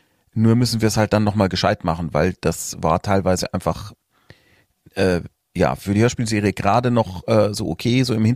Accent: Munich, Bavaria, Germany; Wir mussten dann tatsächlich nach Münchener Perlach ausweichen, wo ich aufgewachsen bin

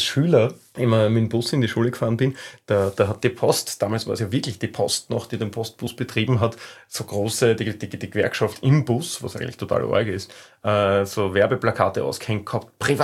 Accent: Lower Austria, Austria; ich bin Niederösterreicher und freier Journalist.

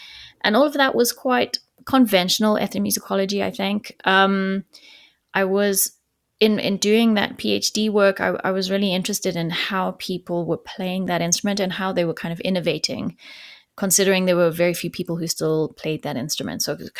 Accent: Johannesburg, Gauteng, South Africa; also born or lived in Eswatini; So yeah, I'm South African. I grew up partially in Johannesburg, the main city in, well, one of the main cities in South Africa, and then partially in Eswatini, which is a very small kingdom that is between South Africa and Mozambique.

